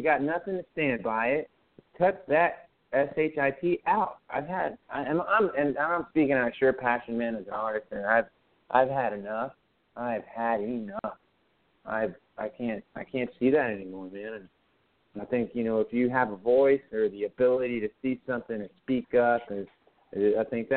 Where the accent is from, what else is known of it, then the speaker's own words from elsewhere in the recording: Mexico; I grew up in Mexico in an urban area, in the urban country